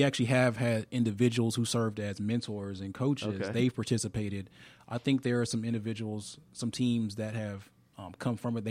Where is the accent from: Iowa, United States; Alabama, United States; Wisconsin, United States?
Alabama, United States; You know, I'm from Alabama, big Nick Saban fan.